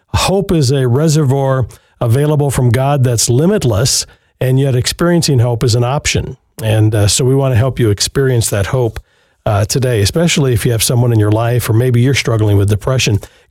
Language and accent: English; Berkley, Michigan, United States; Metro Detroit, my hometown, growing up in Berkeley.